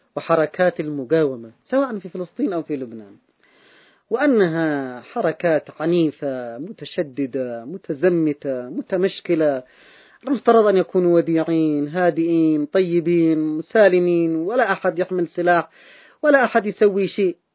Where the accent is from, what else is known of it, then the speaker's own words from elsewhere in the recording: Yemen; عندنا في اليمن